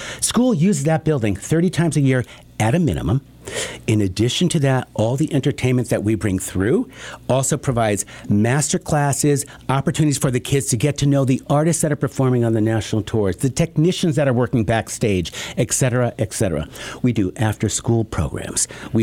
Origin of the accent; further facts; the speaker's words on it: Waterbury, Connecticut, United States; I was born and raised in Waterbury.